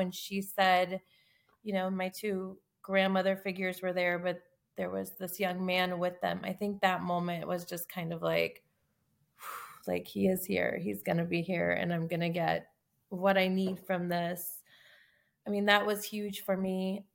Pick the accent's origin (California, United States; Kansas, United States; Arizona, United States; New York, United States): Arizona, United States; Tucson; I'm from Tucson, Arizona.